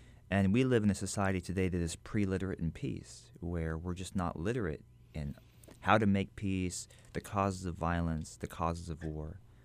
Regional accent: Alabama, United States; So my father, he was half white and half black, and my mother's Korean. I grew up in Alabama, and my father was born in 1925.

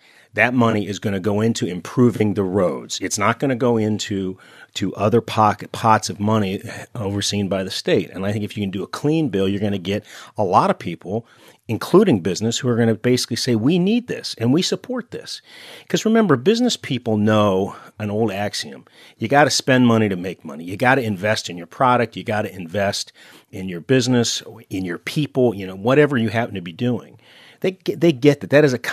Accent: Ohio, United States; now in Michigan, United States; I'm originally from Ohio

